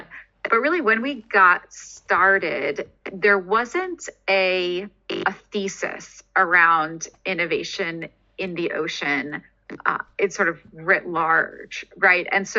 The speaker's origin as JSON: {"language": "English", "town": "Brooklyn", "region": "New York", "country": "United States", "tie": "born or raised there", "said": "and you know, from there, from growing up in Brooklyn, I went into engineering"}